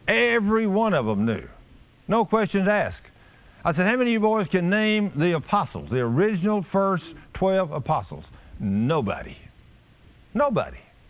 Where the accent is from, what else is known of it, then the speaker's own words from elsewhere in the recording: Texas, United States; Because we know, since we're from Texas, we know that a day or two it's going to be okay, right?